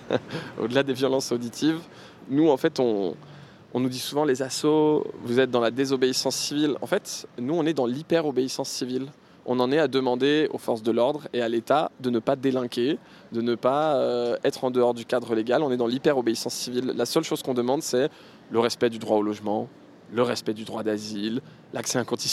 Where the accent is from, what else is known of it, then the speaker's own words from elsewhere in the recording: Grand Est, France; born there; moi je suis né dans les Vosges